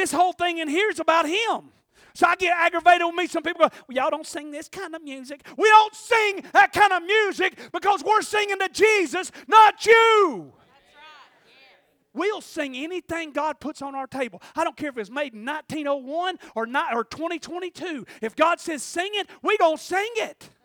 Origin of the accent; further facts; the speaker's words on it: Ocoee, Tennessee, United States; Yesterday we rode over into Ocoee, Tennessee. That's my hometown.